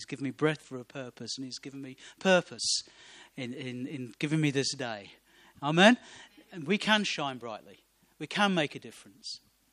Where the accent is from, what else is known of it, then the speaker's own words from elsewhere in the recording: Ohio, United States; I mean, I grew up in Ohio. We didn't have a telephone until I left home and went to university.